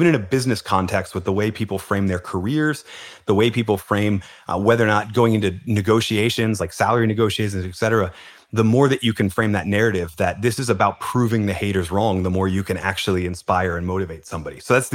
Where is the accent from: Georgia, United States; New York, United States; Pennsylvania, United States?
Pennsylvania, United States; Philadelphia; because I'm from Philadelphia and we're the city of underdogs.